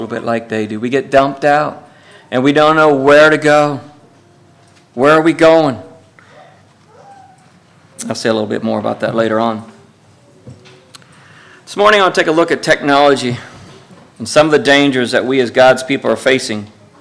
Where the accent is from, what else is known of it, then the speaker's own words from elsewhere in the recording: Dickson, Tennessee, United States; Like I said, we're from Dixon, Tennessee